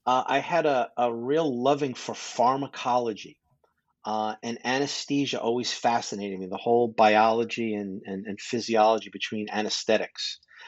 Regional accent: Richmond Hill, New York, United States; So I'm a Queens boy. I grew up in Richmond Hill, Queens. I've been a New Yorker my whole life.

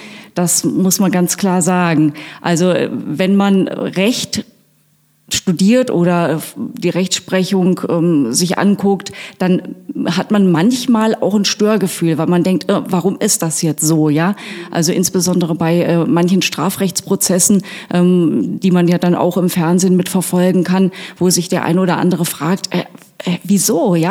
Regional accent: Tann, Hesse, Germany; Ich komme ursprünglich aus der Rhön, also ein kleines Städtchen bei Fulda, Tann.

